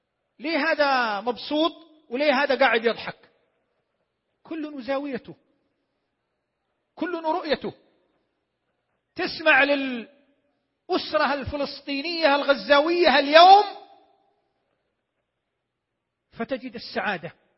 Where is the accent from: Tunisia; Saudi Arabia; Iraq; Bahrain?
Saudi Arabia; بلدنا المملكة العربية السعودية